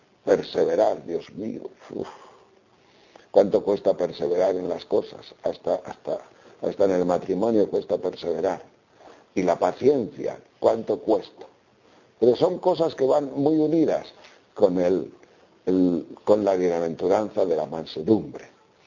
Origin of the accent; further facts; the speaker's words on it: Castile and León, Spain; en aquellos pueblos de la montaña de León, de donde yo soy, pues yo no digo que se pasara hambre